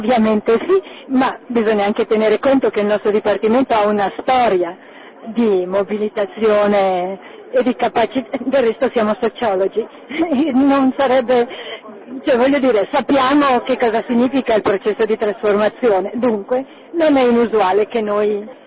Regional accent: Turin, Piedmont, Italy; now in Cosenza, Italy; sono di Torino, ma lavoro all'Università della Calabria da tanti anni.

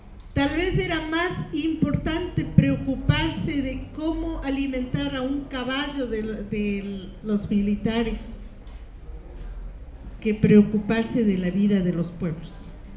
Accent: Ecuador; Yo soy del Ecuador y a veces en el mapa casi no aparece sino solo la línea equinoccial y no el país. Está en Sudamérica, ¿no?

